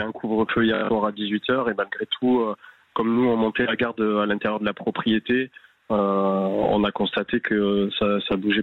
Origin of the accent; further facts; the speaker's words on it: French Polynesia; parce que nous, on vient de Polynésie française, donc on n'est pas habitué à ce genre d'affrontement-là.